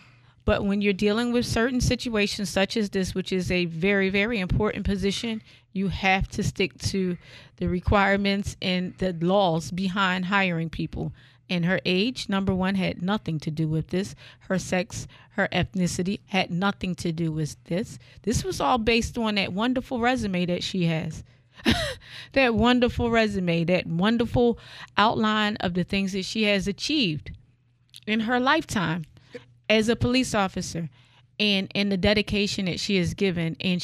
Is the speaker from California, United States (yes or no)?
yes; Oakland, California, United States; My hometown.